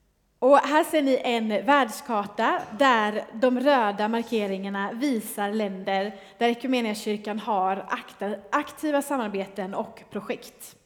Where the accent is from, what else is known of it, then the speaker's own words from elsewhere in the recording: Växjö, Kronoberg County, Sweden; och jag kommer från Växjö.